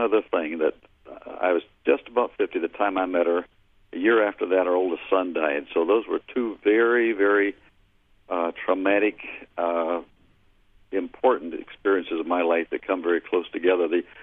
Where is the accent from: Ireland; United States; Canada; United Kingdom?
Canada; my hometown in Canada